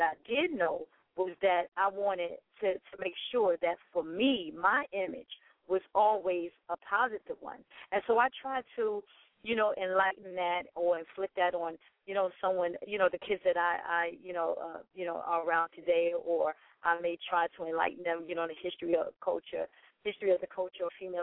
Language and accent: English; New York City, New York, United States; And for me as a woman growing up in New York City, you know, my thing is that I was always focused.